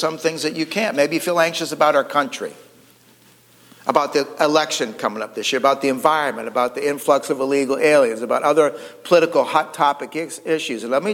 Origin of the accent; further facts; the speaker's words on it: United States; So yeah, you know, I'm an American. I'm an Air Force veteran.